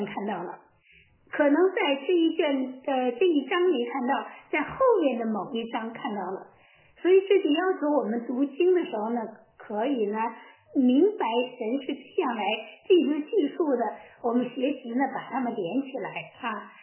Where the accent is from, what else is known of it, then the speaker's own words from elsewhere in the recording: Shijiazhuang, Hebei, China; 这个比如我来自那个石家庄